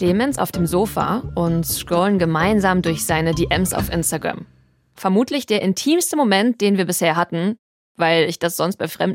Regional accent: North Rhine-Westphalia, Germany; Erstes Mal so richtiges T-Shirt-Wetter in Celines und meinem Heimatort im Kölner Speckgürtel. 30.000 Einwohner.

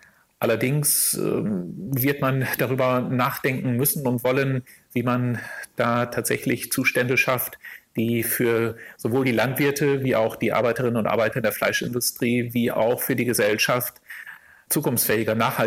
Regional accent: Lower Saxony, Germany; Hier im Münsterland oder auch in meiner Heimatregion im Oldenburger Land

